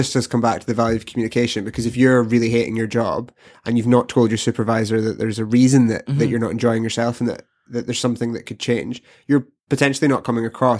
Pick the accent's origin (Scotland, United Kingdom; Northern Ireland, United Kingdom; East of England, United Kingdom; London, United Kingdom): Scotland, United Kingdom; Glasgow; I'm from Glasgow, so that sounds like home.